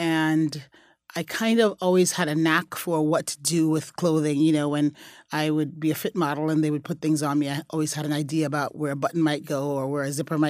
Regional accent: Bronx, New York, United States; I grew up in the Bronx.

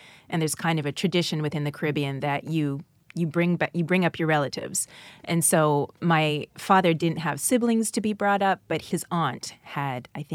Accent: Pickering, Ontario, Canada; I was living in Pickering, which is east of Toronto, and it was a semi-rural area that was being turned into subdivision

